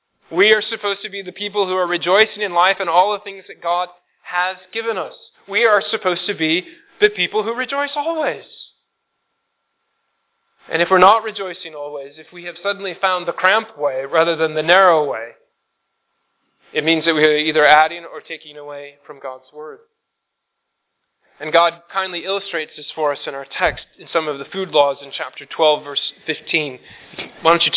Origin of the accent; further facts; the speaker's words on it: Midwest, United States; accent: Midwestern; But the rest of my Midwestern accent slowly is subsumed within this pressure of living in the East Coast.